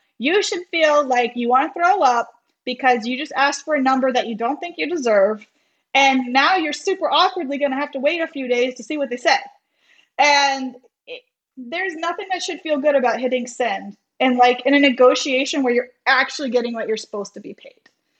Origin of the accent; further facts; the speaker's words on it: Louisiana, United States; now in Detroit, United States; So I am from South Louisiana. My husband and I are both from South Louisiana, both born and raised there. We live in Detroit now, but we're both Louisiana folk